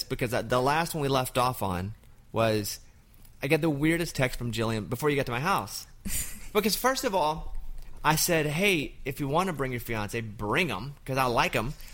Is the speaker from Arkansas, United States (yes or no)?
yes; Arkansas, United States; moved away as an adult; And I'd never been anywhere in my life. Like, I grew up in Arkansas until I was 27.